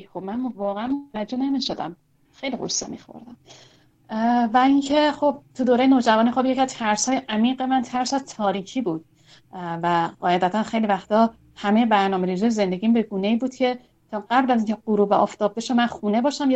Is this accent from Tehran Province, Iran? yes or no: yes; Tehran, Tehran Province, Iran; born there; من در تهران متولد شدم